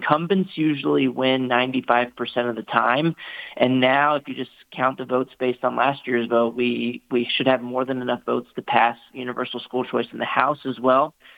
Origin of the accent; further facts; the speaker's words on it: Texas, United States; including my home state of Texas, which will be the biggest state with universal school choice.